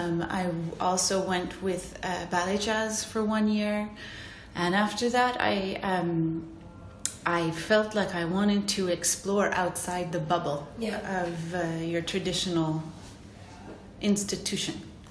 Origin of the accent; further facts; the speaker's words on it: Vancouver, British Columbia, Canada; now in Montreal, Canada; I am originally from Vancouver. I moved to Montreal 26 years ago